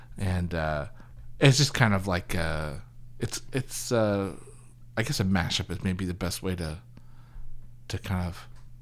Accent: Canada; I grew up here in Canada where we had Much Music, which was the Canadian, more polite version of MTV.

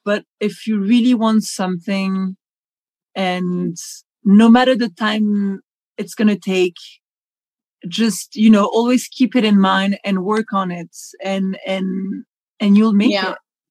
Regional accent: Paris, Île-de-France, France; and I grew up in Paris

